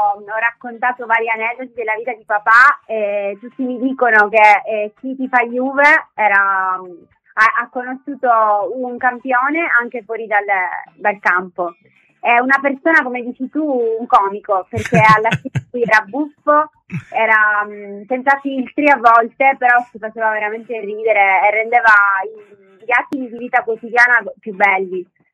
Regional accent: Palermo, Sicily, Italy; No, io sono palermitana, sono nata a Palermo

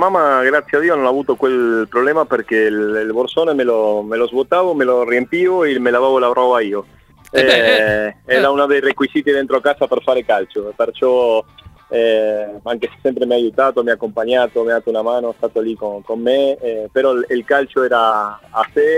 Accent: Argentina; ho avuto la possibilità di esordire nella categoria massima del mio paese.

